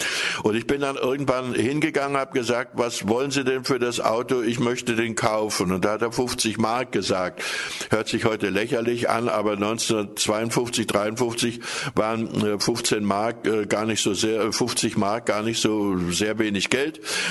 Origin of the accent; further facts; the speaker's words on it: Reichenbach, Lower Silesian Voivodeship, Poland; ich stamme aus Schlesien, aus Reichenbach.